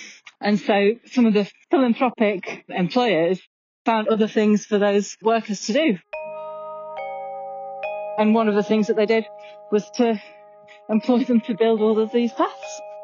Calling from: Calderdale, Yorkshire and the Humber, United Kingdom; I'm listening from Calderdale in Yorkshire in the north of England.

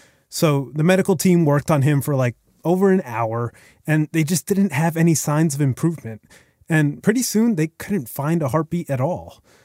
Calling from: Rhode Island, United States; So, I live in Rhode Island.

